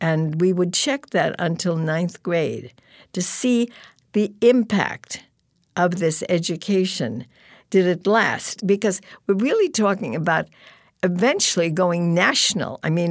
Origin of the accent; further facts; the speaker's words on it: San Diego, California, United States; I come from San Diego.